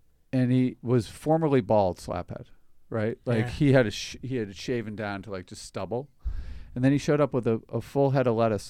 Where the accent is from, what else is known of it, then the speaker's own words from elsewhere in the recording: Manchester-by-the-Sea, Massachusetts, United States; Yeah, I'm from Manchester by the Sea.